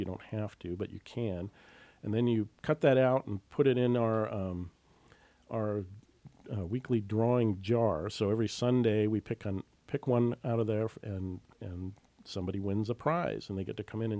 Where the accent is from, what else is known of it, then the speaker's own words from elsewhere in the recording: Sitka, Alaska, United States; I grew up here in Sitka, and the library was one of my favorite places in the world.